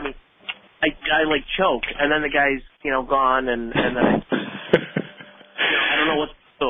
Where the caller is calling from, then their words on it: Buffalo, New York, United States; I'm calling from Buffalo, New York.